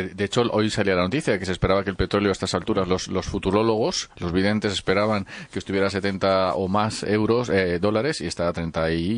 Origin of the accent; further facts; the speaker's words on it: Spain; Pero egoístamente, como español, digamos, si fuera a mi grupo